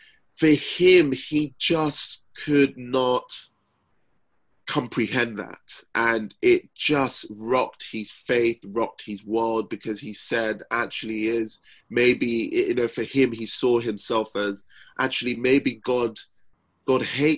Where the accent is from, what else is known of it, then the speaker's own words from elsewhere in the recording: Nigeria; Like, for example, I'm Nigerian, I'm British Nigerian